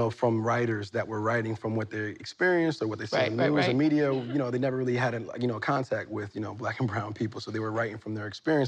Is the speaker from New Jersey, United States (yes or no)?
yes; Newark, New Jersey, United States; he's from Oakland, I'm from Newark, New Jersey.